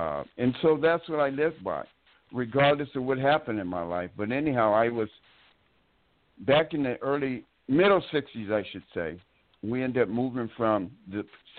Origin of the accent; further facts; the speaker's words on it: Seattle, Washington, United States; now in Coupeville, United States; I'm from Seattle, Washington, but now I reside on Whidbey Island. Coopville's the city. I was born in 1955.